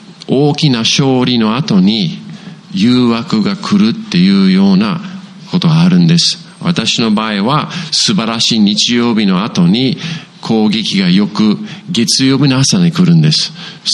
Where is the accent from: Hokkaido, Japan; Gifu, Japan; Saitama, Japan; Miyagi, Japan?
Hokkaido, Japan; 正直に自分の、ふるさとの北海道に、証しをしてもらうかって